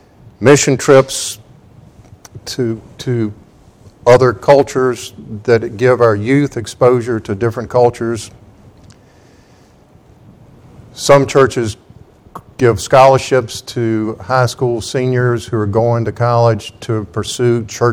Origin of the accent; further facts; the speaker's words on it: Vinton, Virginia, United States; I remember when I was growing up in Vinton, Virginia, over in the mountains